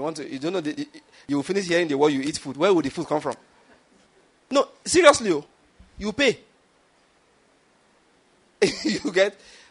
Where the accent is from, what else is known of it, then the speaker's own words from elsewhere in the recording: Ondo, Nigeria; I am from Ondo State. The only language we have in common, physically speaking, is English language.